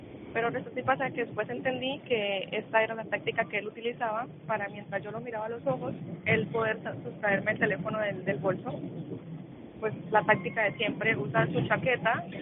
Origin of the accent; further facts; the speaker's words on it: Colombia; yo soy colombiana.